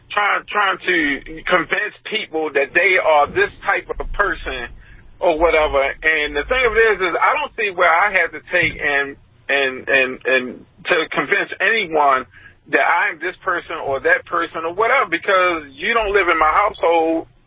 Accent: New York, United States; You come from Boston. I come from New York. So here's the thing. We, you know, we come from places where, look, you're either going to bite the bullet or you're just not going to make it.

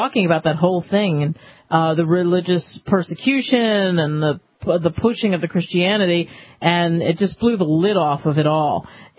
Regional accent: New Jersey, United States; I went to Ohio University, and I grew up in New Jersey, so you have the room and board, you have driving back and forth.

